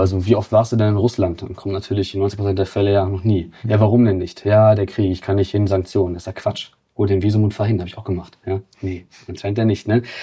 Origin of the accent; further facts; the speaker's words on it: Germany; Also ich meine, ich bin Europäer natürlich, ich bin Deutscher, ich bin auch Europäer.